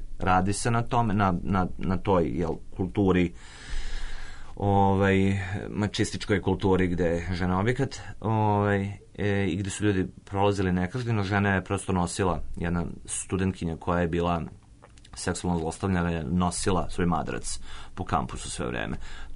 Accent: Bečej, Vojvodina, Serbia; Bečej, na primjer, moj rodni grad, kao to je neko moje mesto

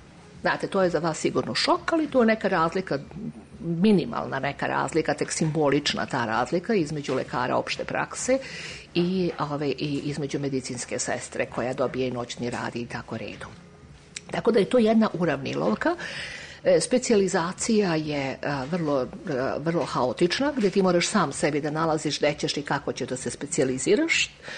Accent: Belgrade, Serbia; born there

